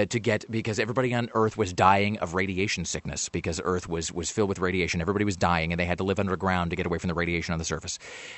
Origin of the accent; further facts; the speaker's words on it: Kennewick, Washington, United States; which they had in my hometown of Kennewick.